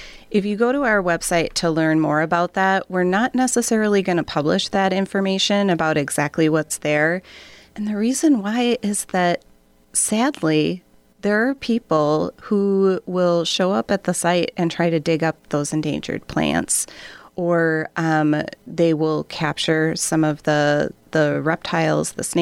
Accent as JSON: {"language": "English", "region": "Minnesota", "country": "United States", "tie": "born or raised there", "said": "I'm a Midwestern girl. I grew up in Minnesota. I live now in Wisconsin."}